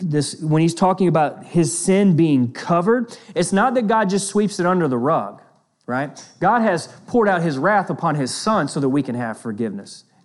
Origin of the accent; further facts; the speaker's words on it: the South, United States; Sometimes it's translated in the New Testament as reckon, which I like because I'm from the South.